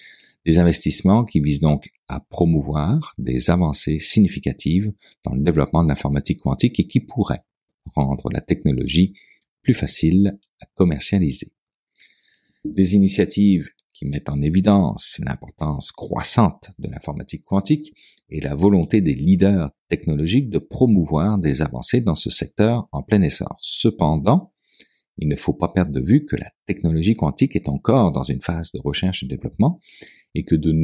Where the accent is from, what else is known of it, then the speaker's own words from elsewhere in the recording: Quebec, Canada; Chez nous, au Québec